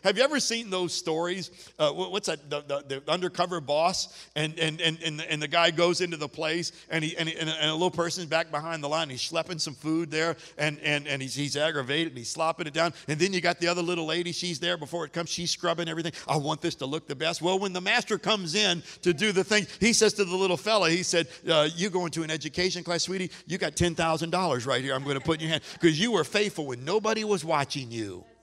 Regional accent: New Orleans, Louisiana, United States; and I'm from New Orleans. And we talk different to one another, don't we?

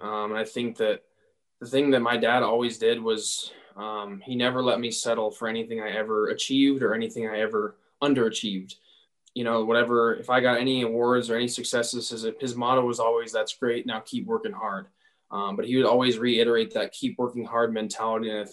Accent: Casper, Wyoming, United States; also born or lived in Aberdeen, South Dakota / Cody; I wasn't born in Casper. I was born in Aberdeen, South Dakota. And then I lived in Cody for a little bit prior to moving to Casper.

